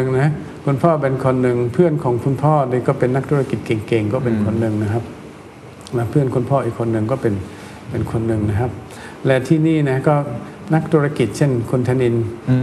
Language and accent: Thai; Germany; Thai is a second language; now in Thailand; ผมก็คนเยอรมันชอบถกเถียงไม่ชอบแบบไม่มีสิทธิ์ที่จะพูดอะไรเพราะว่าตั้งแต่โรงเรียนนะฮะเราก็ถกเถียงกันตลอดนะครับ